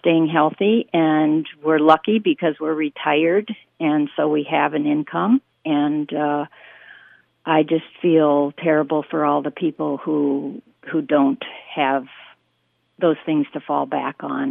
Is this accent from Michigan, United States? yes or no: no; Minneapolis, Minnesota, United States; Well, we're from Minneapolis